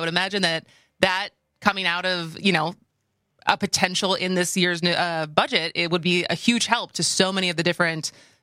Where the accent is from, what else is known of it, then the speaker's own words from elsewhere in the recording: Madison, Wisconsin, United States; now in Milwaukee, United States; Because even I was from Madison and now live in Milwaukee. My parents are in central Wisconsin.